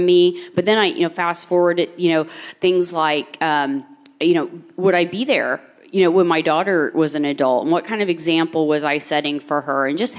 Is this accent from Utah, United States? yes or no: no; Richmond, Indiana, United States; Well, I was born in Richmond, Indiana, and pretty much grew up there.